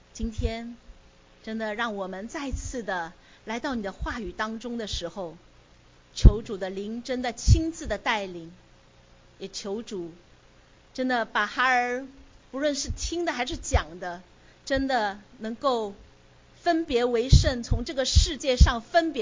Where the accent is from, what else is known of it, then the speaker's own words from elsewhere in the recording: Shanghai, China; 好，那我出生在上海，大家都很多人都熟悉哈。